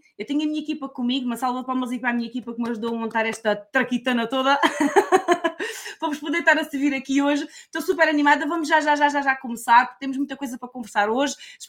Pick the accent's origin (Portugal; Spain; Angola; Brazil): Portugal; Setúbal; now in United Kingdom; Eu estou aqui em Inglaterra, vivo em Inglaterra. Em Portugal sou de Setúbal. Sou assim uma alentejana de Setúbal. Mas aqui, neste momento, vivo aqui em Inglaterra.